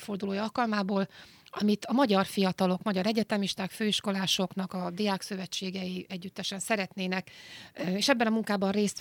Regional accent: Hungary; Mert emberek vagyunk, és magyarok vagyunk, és azért nem vonhatjuk ki magunkat.

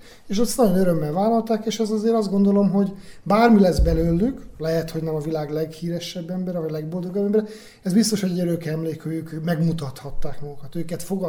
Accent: Szombathely, Vas, Hungary; Szombathelyi vagyok, ott van a Szavária karnevál.

